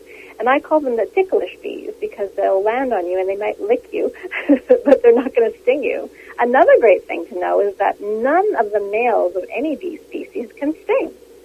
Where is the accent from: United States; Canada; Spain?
Canada; Saskatchewan; I grew up in Saskatchewan in the middle of the prairies, and I was lucky enough to live by a lot of wildflowers in the pasture nearby.